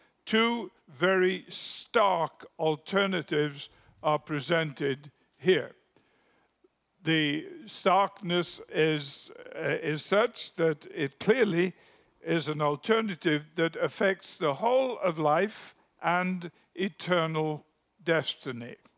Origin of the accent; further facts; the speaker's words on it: England, United Kingdom; And I personally have a particular affinity to old English because I'm English and I'm old.